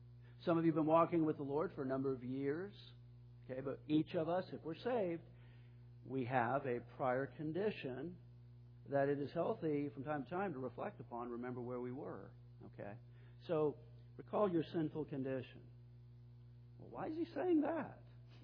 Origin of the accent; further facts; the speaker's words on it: California, United States; And I'm like, I'm from California.